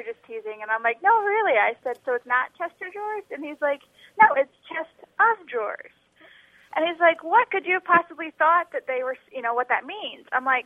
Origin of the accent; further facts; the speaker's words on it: St. Louis, Missouri, United States; now in Wisconsin, United States; I am from the St. Louis, Missouri area.